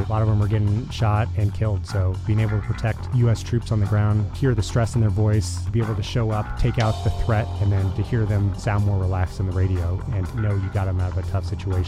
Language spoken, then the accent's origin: English; United States; Yeah, so I grew up kind of all over the U.S. My dad was a scientist in the Department of Energy, so we bounced around a lot.